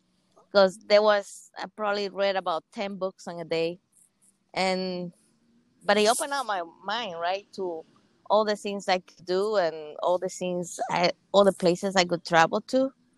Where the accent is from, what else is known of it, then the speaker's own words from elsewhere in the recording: Cuba; moved away as an adult; So I'm from Cuba. I actually grew up in Cuba. And I was all the way up to 18.